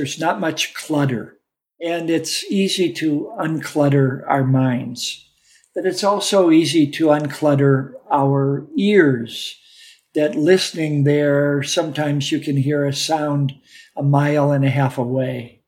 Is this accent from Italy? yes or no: no; Indiana, United States; now in Arizona, United States; I grew up in the Indiana Dunes, a sort of arid landscape in the midst of the Midwest. And I was the grandson of Lebanese-Syrian refugees from the deserts of the Middle East.